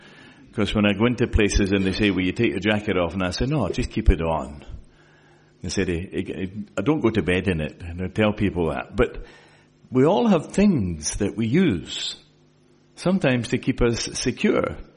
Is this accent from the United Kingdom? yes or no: yes; Scotland, United Kingdom; a bit like being Scottish. You know, we think we are Jock Tamson's bairns, and we are